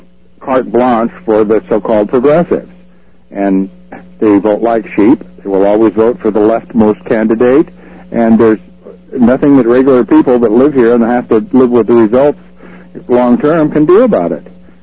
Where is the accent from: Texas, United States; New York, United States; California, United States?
California, United States; Santa Cruz; I'm from Santa Cruz, and I've noticed